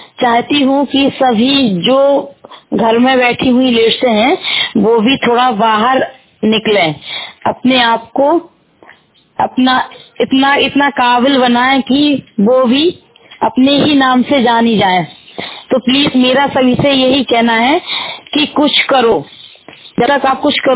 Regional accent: Panauli, Uttar Pradesh, India; और ग्राम पनौली की रहने वाली हूँ, बबीना ब्लॉक

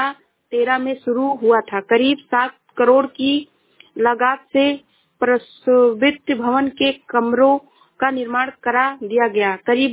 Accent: Shravasti, Uttar Pradesh, India; मैं जिला श्रावस्ती से हूँ।

